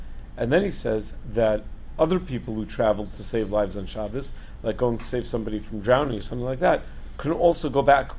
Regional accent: New York, United States; I'm assuming, you know, I'm from the Five Towns.

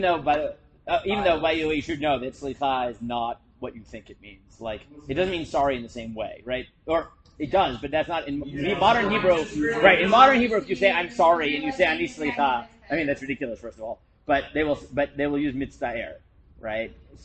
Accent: New York, United States; I'm from New York, you don't need to explain yourself!

